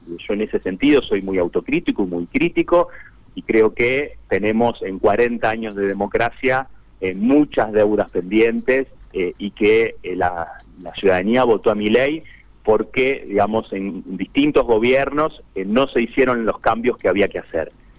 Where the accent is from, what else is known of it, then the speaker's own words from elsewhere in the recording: Santa Fe, Argentina; como lo digo como santafesino y como un federalista